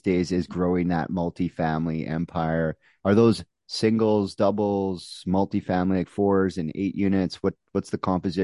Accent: Winnipeg, Manitoba, Canada; but I'm from Winnipeg and we're not allowed to like Regina or Saskatchewan.

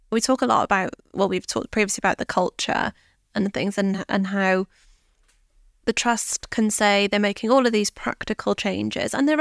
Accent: Wales, United Kingdom; But I'm from Wales. I've born and raised in Wales.

